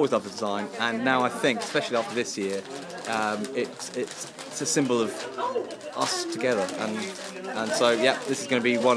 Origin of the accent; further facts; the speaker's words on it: London, United Kingdom; I grew up on the Ferrier Estate.